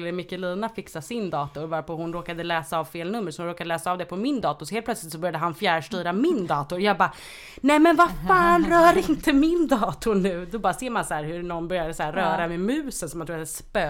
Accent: Stockholm, Stockholm County, Sweden; born there; jag är född på SÖS.

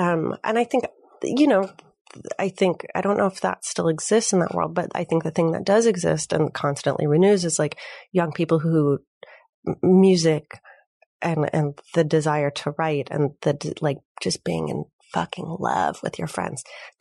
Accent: Midwest, United States; now in Los Angeles, United States; And growing up in the Midwest, I didn't really know a lot of sober people.

